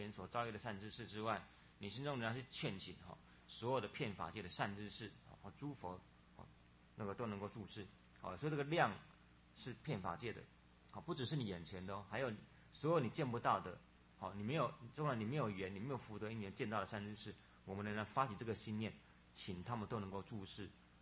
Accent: China; 那我们中国人好简啊，喜欢简略

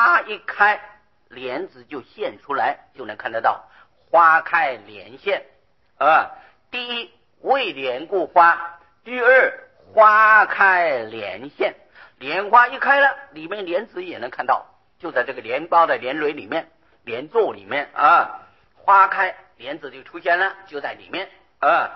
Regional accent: Taiwan; 可是我们台湾人不容易看到雪，冬天下雪啊，我们这里看不到

